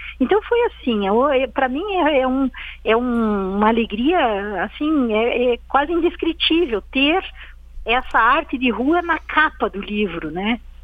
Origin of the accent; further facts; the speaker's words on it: Curitiba, Paraná, Brazil; Sou nascida e criada e permanecida em Curitiba por uma escolha mesmo.